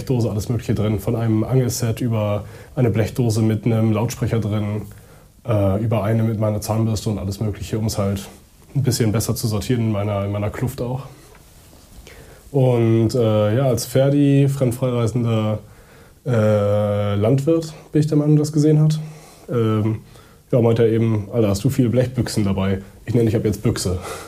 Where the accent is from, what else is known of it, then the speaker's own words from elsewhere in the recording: Hamburg, Germany; ich komme aus Hamburg.